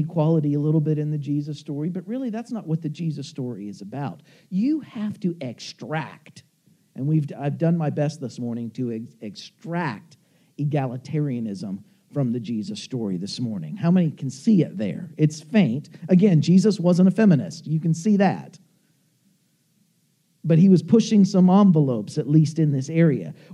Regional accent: Appalachia, United States; Forgive me, I come from Appalachia, so maybe I'm venting a little bit this morning.

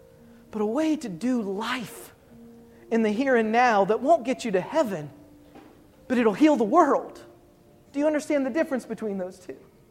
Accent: West Virginia, United States; I'm from West Virginia, it's your fault, you invited me.

